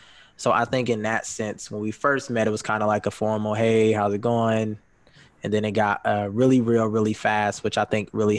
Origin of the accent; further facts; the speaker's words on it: Columbus, Ohio, United States; moved away as an adult; now in Grand Rapids, United States; Yeah, so I'm originally from Columbus, Ohio. I moved to Grand Rapids about 3 years ago.